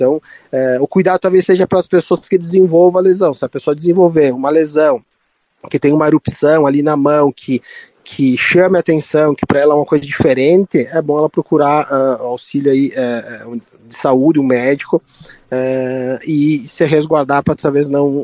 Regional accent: Rio Grande do Sul, Brazil; Para nós que somos do interior do Rio Grande do Sul

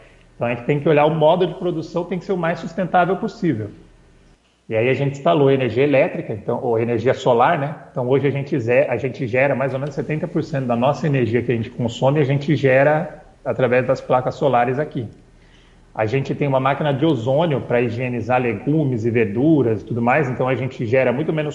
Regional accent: São Paulo, Brazil; now in Farroupilha, Brazil; foi bem na época que a gente veio de São Paulo para o Rio Grande do Sul, para morar em Farroupilha, né?

